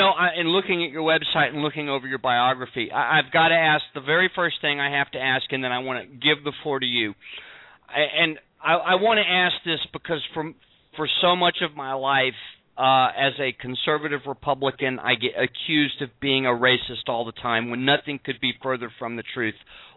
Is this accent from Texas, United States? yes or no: yes; Texas, United States; accent: Texan twang; I'm a Texan, and I speak quickly, and I speak with a twang.